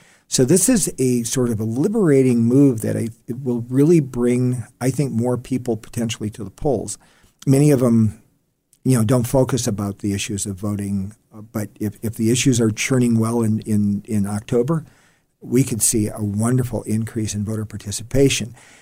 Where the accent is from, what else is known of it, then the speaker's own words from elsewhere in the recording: Wisconsin, United States; Well, I come from Wisconsin originally. I grew up with same day registration.